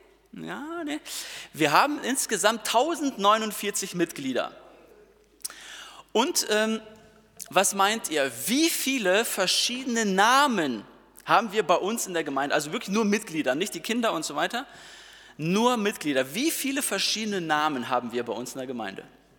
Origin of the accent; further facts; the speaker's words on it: Herford, North Rhine-Westphalia, Germany; ich komme aus Herford, also nicht ein Risikogebiet.